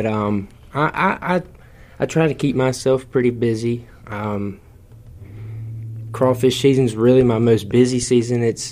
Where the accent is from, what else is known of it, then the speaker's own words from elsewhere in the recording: Florence, Mississippi, United States; Well, I'm from Florence, Mississippi, not far from Jackson.